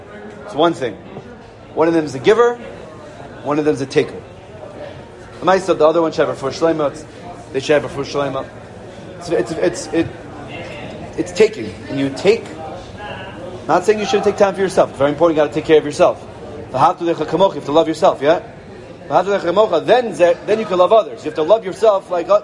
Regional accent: Queens, New York, United States; In high school, I got American Eagle. I was from Queens. I couldn't afford Hollister.

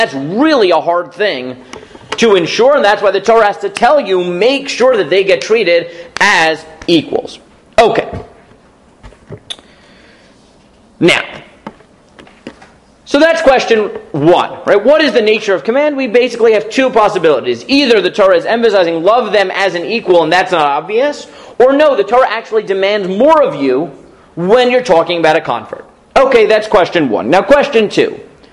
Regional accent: New York, United States; I'm not me, I'm from New York, right? In New York, this is not true, but okay.

